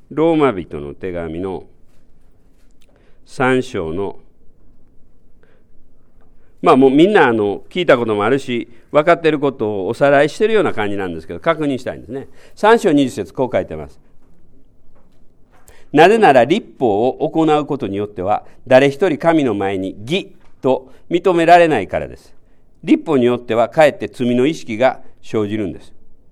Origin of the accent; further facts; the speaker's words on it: Kansai, Japan; まあ僕は関西出身なので